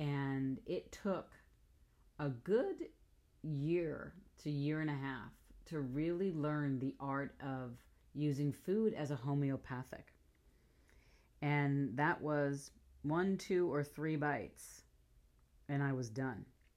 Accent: New York, United States; I grew up in New York. I grew up in an Italian family, and we ate.

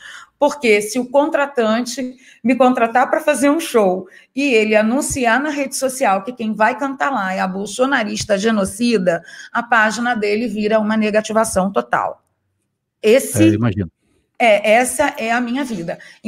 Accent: Niterói, Rio de Janeiro, Brazil; foi a primeira empresa a levar lâmpadas de LED lá para a minha cidade, Niterói

